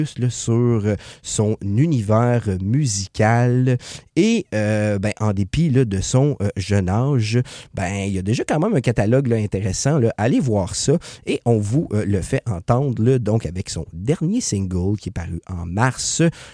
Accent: Quebec, Canada; On revient ensuite chez nous au Québec

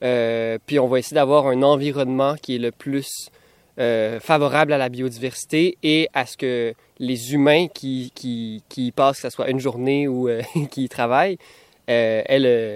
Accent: Montreal, Quebec, Canada; on a grandi en ville, à Montréal, puis on avait besoin d'avoir une place plus grande de la nature dans nos vies

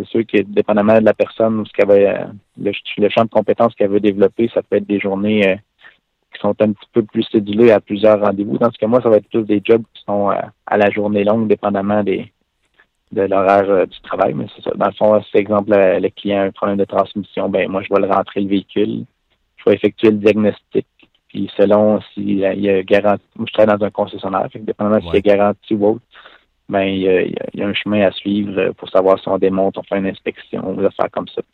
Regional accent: Mont-Laurier, Quebec, Canada; c'est que je suis de Mont-Laurier, qui est près de Maniwaki.

